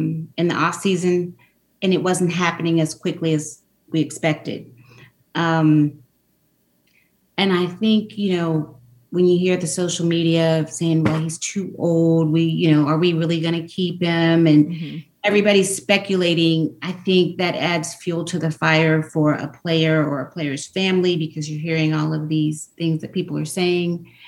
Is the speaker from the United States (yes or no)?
yes; Pittsburgh, Pennsylvania, United States; we're from Pittsburgh.